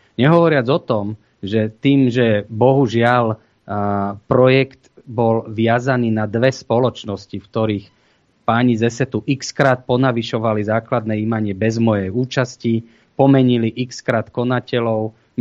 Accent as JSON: {"language": "Slovak", "town": "Bratislava", "region": "Bratislava Region", "country": "Slovakia", "said": "Ja som z Bratislavy"}